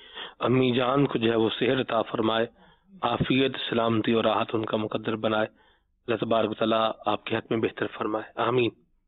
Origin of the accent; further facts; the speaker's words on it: Larkana, Sindh, Pakistan; اور میں لاڑکانہ سے ہوں